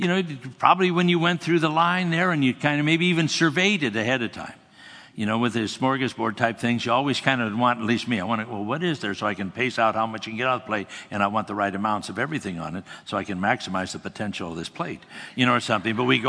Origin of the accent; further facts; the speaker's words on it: Scotland, United Kingdom; And I'm also Scottish. And you become Scottish because your parents are Scottish. That's kind of how it works. Both of my parents are Scottish, and I'm Scottish.